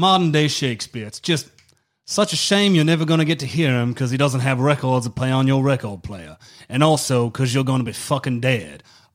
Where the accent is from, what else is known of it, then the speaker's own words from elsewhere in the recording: the South, United States; Yeah. I'm from America, yes.